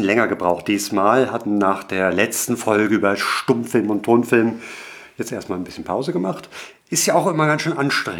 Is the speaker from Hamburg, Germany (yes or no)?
yes; Hamburg, Germany; meine Heimatstadt Hamburg